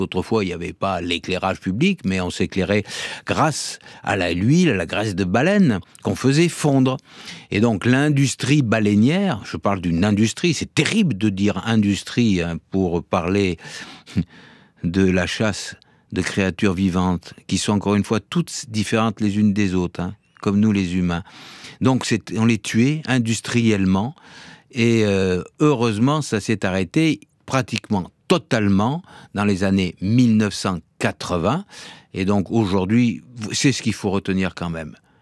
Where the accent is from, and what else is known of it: France